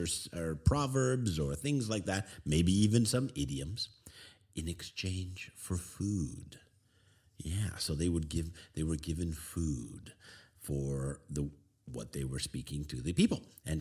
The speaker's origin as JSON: {"language": "English", "country": "Canada", "said": "the first ever recorded trick or treating was right here in my hometown in 1911. So we Canadians are to blame for Halloween and trick or treating."}